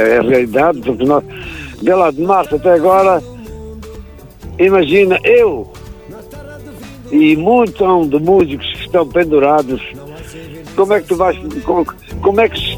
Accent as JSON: {"language": "Portuguese", "country": "Angola", "moved": "yes", "said": "quando vim de Angola não tinha nada."}